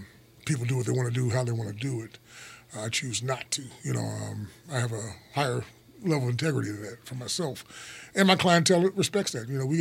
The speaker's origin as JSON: {"language": "English", "town": "Hammond", "region": "Indiana", "country": "United States", "tie": "born or raised there", "said": "being in Gary myself part-time, because I was raised in Hammond"}